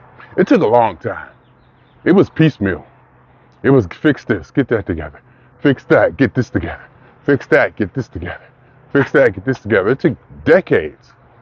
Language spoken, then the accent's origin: English; Youngstown, Ohio, United States; now in Los Angeles, United States; You know, growing up in Youngstown, I knew I was gonna move as soon as I got a chance to get out of Youngstown. And I did. Happened